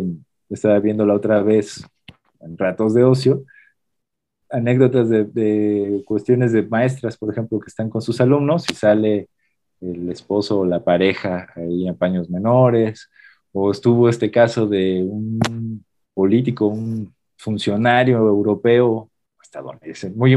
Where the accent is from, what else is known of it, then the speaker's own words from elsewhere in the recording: Mexico; como cultura, como sociedad mexicana, que no nos animamos a empezar un proceso